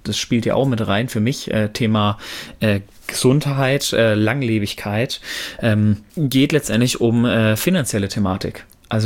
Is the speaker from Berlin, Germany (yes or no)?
no; North Rhine-Westphalia, Germany